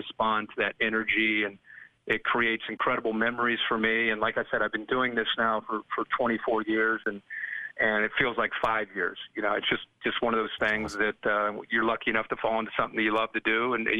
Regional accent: Ohio, United States; born or raised there

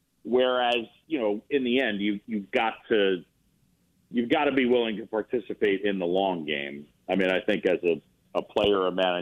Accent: New York City, New York, United States; Yeah, so I grew up in New York City, and I moved to this area in New York called Roosevelt Island, and I met a friend when I was 7 years old.

